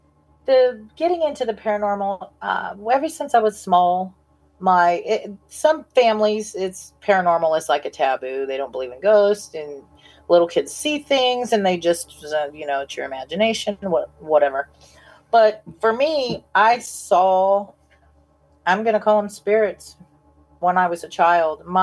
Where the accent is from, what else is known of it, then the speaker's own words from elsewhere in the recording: Ohio, United States; I was raised in Van Wert County. My parents split up when I was young, and then I was raised in Van Wert County, which is the next county over.